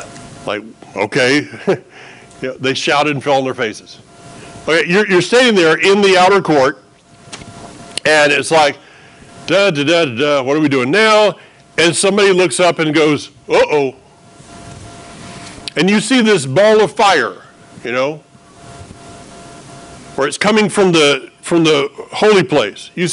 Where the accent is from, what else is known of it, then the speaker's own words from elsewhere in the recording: Florida, United States; Now, I grew up in North Florida where we have oak.